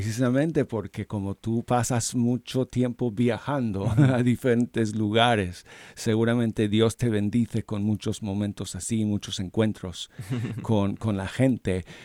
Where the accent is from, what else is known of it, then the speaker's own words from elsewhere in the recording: Colorado, United States; Spanish is a second language; Los de Alabama o los de California o los de mi tierra, Colorado.